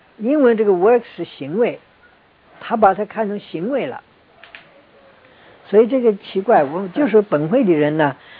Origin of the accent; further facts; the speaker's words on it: China; 这个问题呢，我们中国人呢也很难领会他这个不定冠词起什么作用啊？